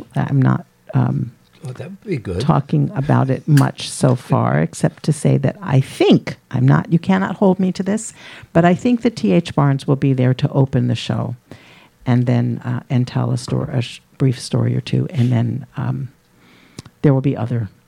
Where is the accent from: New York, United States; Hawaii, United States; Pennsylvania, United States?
Pennsylvania, United States; Philadelphia; when my brother Dougie and I were kids growing up in Philadelphia, my dad was the primary cook for our family